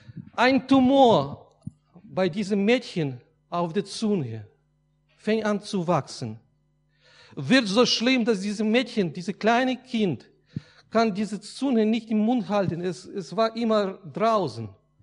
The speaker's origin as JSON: {"language": "German", "country": "Ukraine", "tie": "born or raised there", "moved": "yes", "said": "Er hat viel für mein Land gemacht, wo ich aufgewachsen bin, in der Ukraine."}